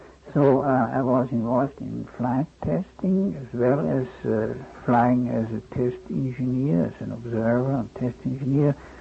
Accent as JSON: {"language": "English", "region": "Vienna", "country": "Austria", "tie": "born or raised there", "second_language": "English", "said": "and Vienna is my hometown."}